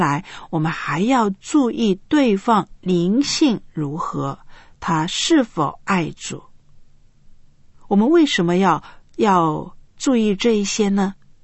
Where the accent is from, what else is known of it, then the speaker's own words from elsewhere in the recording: China; 比如说我们中国人的祭祖的问题，要不要拜祖先